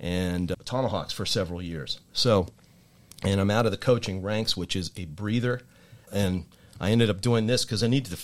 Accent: Maryland, United States; now in Hollis, United States; I've been up in Hollis for 8 years, but we moved up from Maryland. So I grew up in Maryland, and that probably should be the end of the answer, right? I grew up in Maryland, lacrosse.

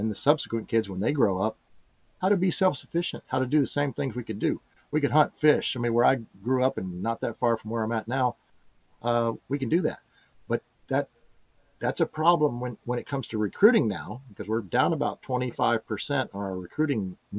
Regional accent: Tornado Alley, United States; Where I grew up in Tornado Alley, if a town got squashed by a tornado, we went over and helped them.

